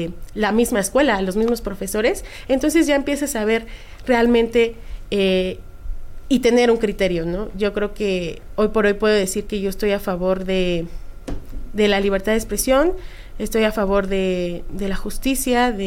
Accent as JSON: {"language": "Spanish", "country": "Mexico", "said": "yo pertenezco a México"}